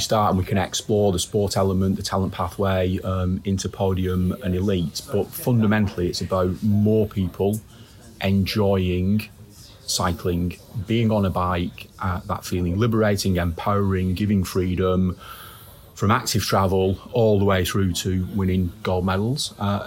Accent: Manchester, North West England, United Kingdom; I'm from Manchester.

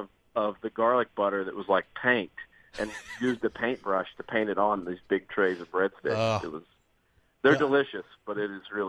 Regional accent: Clarksville, Tennessee, United States; So, yeah, I'm from Clarksville, Tennessee.

